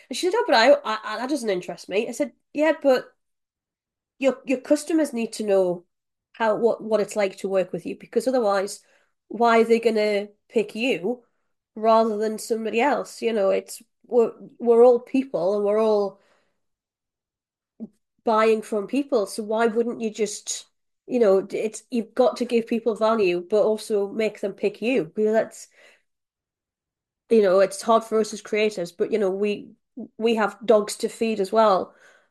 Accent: United Kingdom; And of course we're British and we take biscuits very seriously and also crisps

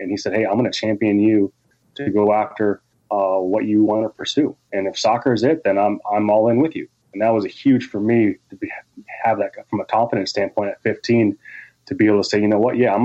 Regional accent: Michigan, United States; growing up in Michigan, soccer was the sport that, like, if you weren't really an athlete or good at anything else, you played.

